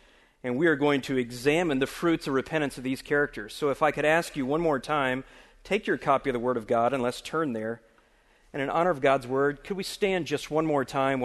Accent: Dallas, Texas, United States; Growing up in Dallas, I really wasn't sure that there was anything beyond the county line of Dallas

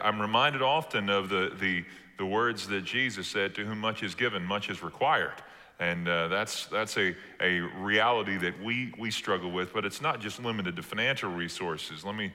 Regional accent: Joshua, Texas, United States; I grew up in the shadow of the seminary. I'm from Joshua, Texas, one of the Fighting Owls.

